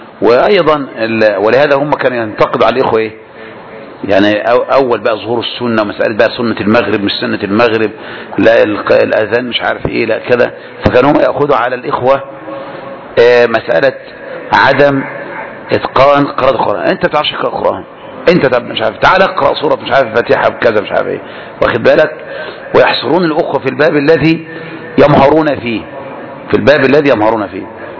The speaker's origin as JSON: {"language": "Arabic", "country": "Egypt", "said": "وده أكثر مشاهير القراء عندنا في مصر صوفية"}